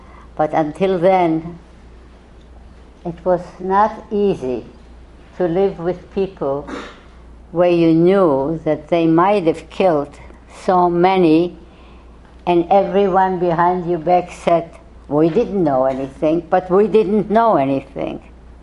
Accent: Poland; my husband was from Yugoslavia, and I was from Poland.

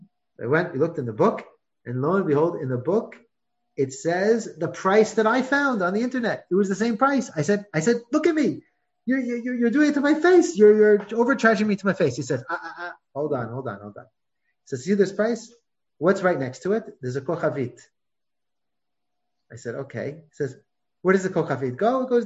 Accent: United States; I know I'm an American.

